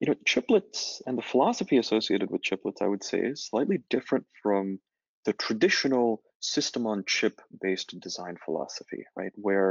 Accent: Corvallis, Oregon, United States; He was a professor at Oregon State for a number of years, and that's where I grew up in Corvallis, Oregon.

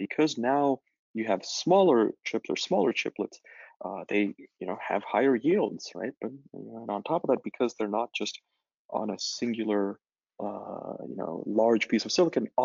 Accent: Corvallis, Oregon, United States; He was a professor at Oregon State for a number of years, and that's where I grew up in Corvallis, Oregon.

